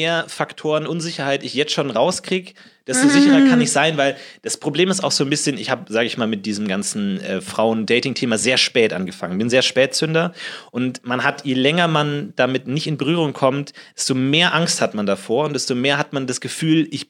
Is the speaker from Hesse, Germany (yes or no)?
no; Munich, Bavaria, Germany; now in Berlin, Germany; Ich komme aus München eigentlich.